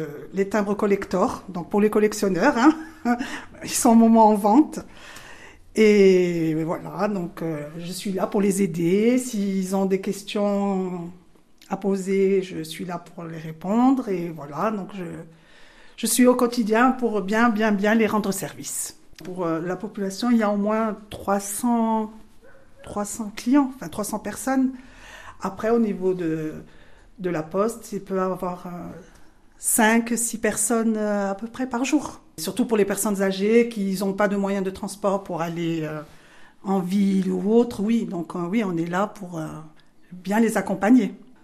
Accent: Francardo, Corsica, France; born there; Et je suis née à Francarde. Donc, je suis un peu d'ici, on va dire.

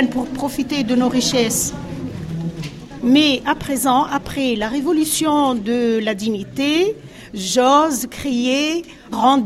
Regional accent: Bou Salem, Jendouba, Tunisia; born there; retourner à ma terre natale. Je suis née à Boussalem.

